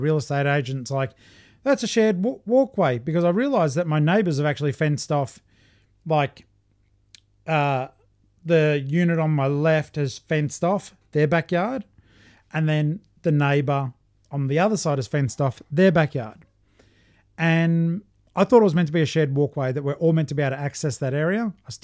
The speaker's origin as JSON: {"language": "English", "country": "Australia", "accent": "Australian", "said": "one of the things I like doing though is putting in as an Aussie an accent on it as possible."}